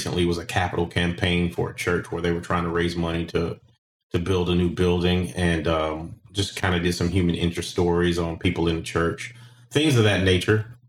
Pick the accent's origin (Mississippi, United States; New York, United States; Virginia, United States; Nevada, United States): Mississippi, United States; Petal; I'm from Petal, Mississippi, which is a kind of sleepy bedroom community outside of Hattiesburg, Mississippi